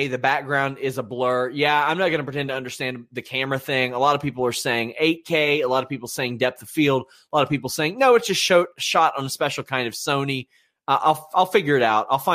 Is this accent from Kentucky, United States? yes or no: yes; Kentucky, United States; Well, I'm from Kentucky, so of course I'm going to have seen this video.